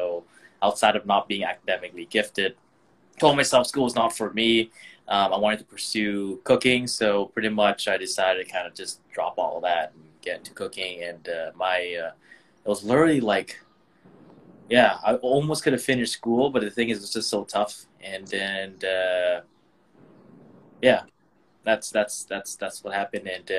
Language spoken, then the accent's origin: English; Toronto, Ontario, Canada; So my story was I grew up in Toronto, so that's I guess the east side of Canada.